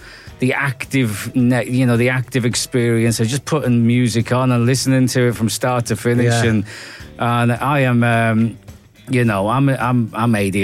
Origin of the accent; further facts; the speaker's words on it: Liverpool, North West England, United Kingdom; I'm a northern bloke. I grew up in Liverpool in the 80s.